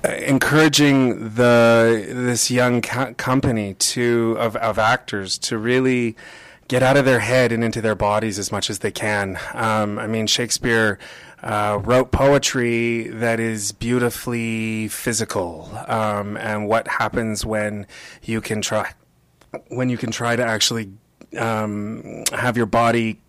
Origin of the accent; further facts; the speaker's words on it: Kitchener, Ontario, Canada; This city, I'm actually from Kitchener.